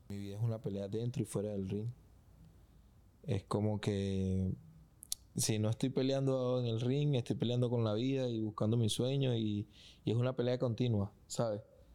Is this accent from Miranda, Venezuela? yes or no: yes; Petare, Miranda, Venezuela; Soy un boxeador venezolano de Petare y un trotamundo.